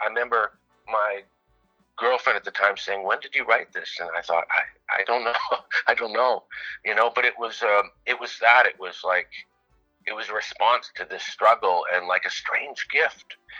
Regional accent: Winnipeg, Manitoba, Canada; it's about my growing up in Winnipeg and the Charleswood neighborhood

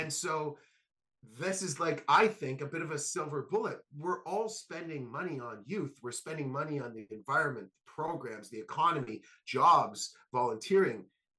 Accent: Kingston, Ontario, Canada; I grew up in Kingston and my one parent lived on one side of town.

